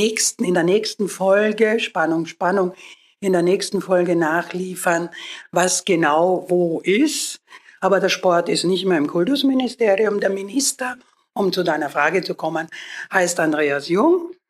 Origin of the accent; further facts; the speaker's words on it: Vienna, Austria; moved away as an adult; now in Germany; Ich komme aus Wien. Ich bemühe mich. Es fällt mir auch nach 46 Jahren Baden-Württemberg schwer.